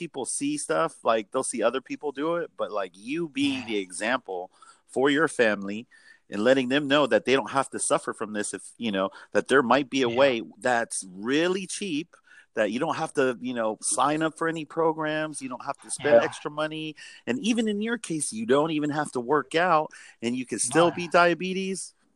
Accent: Seattle, Washington, United States; Yeah, we're from Seattle.

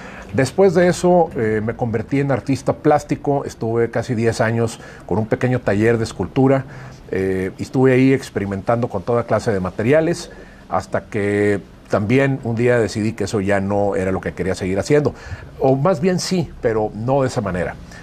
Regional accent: Monterrey, Nuevo León, Mexico; born there; Antes que nada le platico que yo nací en Monterrey.

